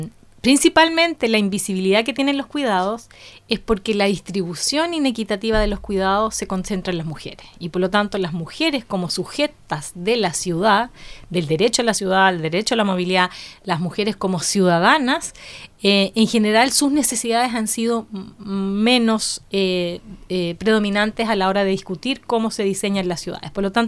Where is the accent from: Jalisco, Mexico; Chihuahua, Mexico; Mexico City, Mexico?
Mexico City, Mexico; moved away; Yo vengo de la Ciudad de México, donde la verdad es que sin el transporte público no habría ciudad.